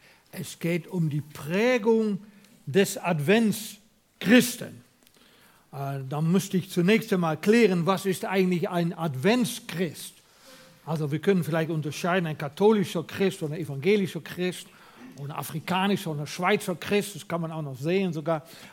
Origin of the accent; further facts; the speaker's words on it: Netherlands; German is a second language; Nun, ich komme ja aus Holland. Und in Holland hatten wir in meiner Jugendzeit eine ganz starke Bewegung, Endzeitbewegung hat man das genannt.